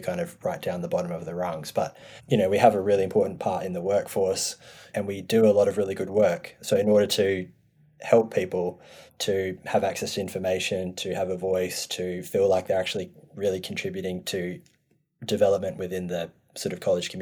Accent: Australia; now in New Zealand; being Australian myself, but living here in New Zealand now

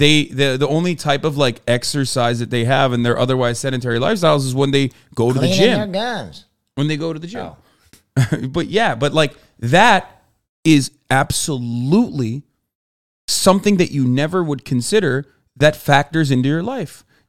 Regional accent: Turkey; I'm Turkish. I'm growing up in Turkey. There isn't like from a upper class, like privileged, affluent family.

